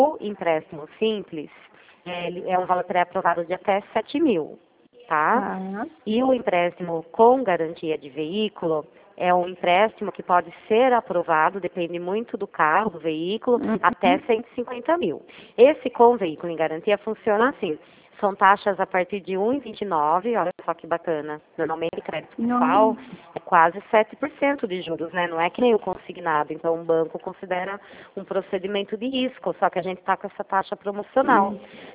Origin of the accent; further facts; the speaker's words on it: Salto, São Paulo, Brazil; eu sou de Salto também.